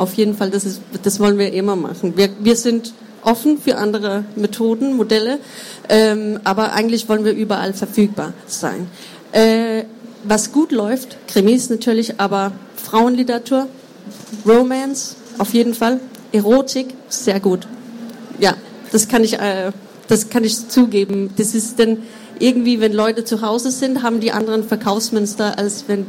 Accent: Denmark; German is a second language; now in Germany; weil wir sind nicht so lange hier in Deutschland gewesen. Wir sind aus Dänemark, deswegen ist mein Deutsch auch ein bisschen komisch.

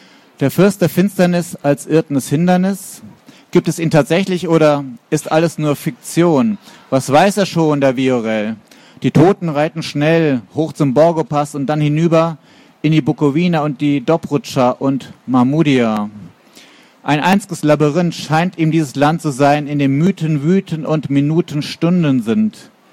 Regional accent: Frankfurt am Main, Hesse, Germany; Ich komme aus Frankfurt am Main

